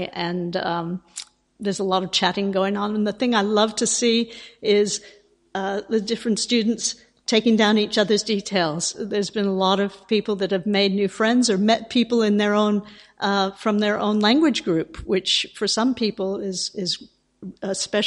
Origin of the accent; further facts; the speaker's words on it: United States; born there; I was born in America, but I was a first generation American in my family.